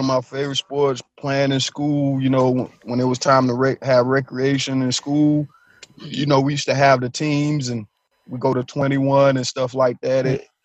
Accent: Charlotte, North Carolina, United States; I'm from Charlotte, so I got, you know, that's my city

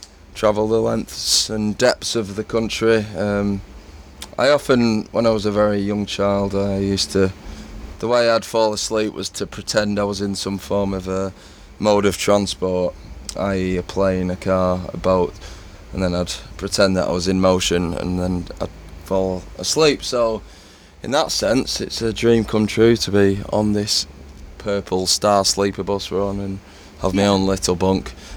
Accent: Yorkshire and the Humber, United Kingdom; also born or lived in Burnley; I'm a bit of a mongrel in terms of location. I was born in Burnley and grew up in Yorkshire.

